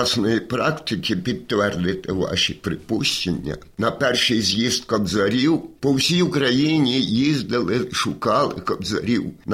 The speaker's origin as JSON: {"language": "Ukrainian", "region": "Ivano-Frankivsk Oblast", "country": "Ukraine", "tie": "born there", "said": "Я народився на Івано-Франківщині."}